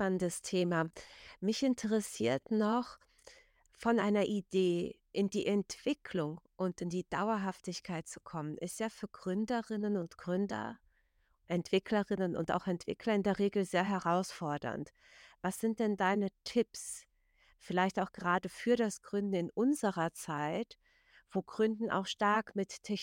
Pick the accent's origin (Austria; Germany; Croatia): Croatia; ich komme ja selbst aus Kroatien und da gibt es ja einiges nicht, was es in Deutschland gibt.